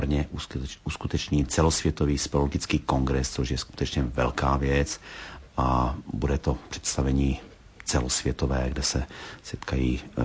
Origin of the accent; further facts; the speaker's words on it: Slovakia; now in Czech Republic; já totiž ještě stále mám slovenské občanství, pocházím ze Slovenska, asi by to tady nevyšlo.